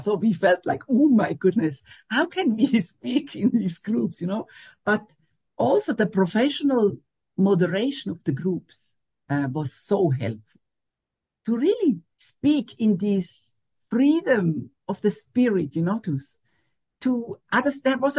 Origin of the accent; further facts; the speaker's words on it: Switzerland; Me, I'm from Switzerland